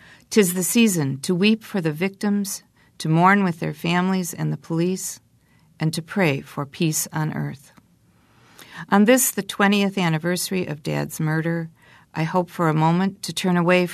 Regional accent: Milwaukee, Wisconsin, United States; In my hometown, Milwaukee, 11 children have died from gunshot wounds in 2014.

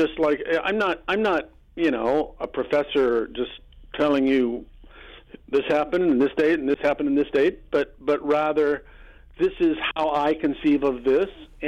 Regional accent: Omaha, Nebraska, United States; So my Omaha childhood. What do you want to know? I was born in Dundee, then moved to 90th Street when I was 3 years old and lived there until my mom sold the house.

